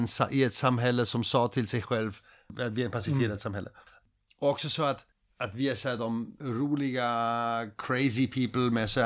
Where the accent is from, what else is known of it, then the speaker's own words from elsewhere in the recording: Cambodia; Swedish is a second language; moved away; när jag var 6 såg jag det hemma i Kambodja.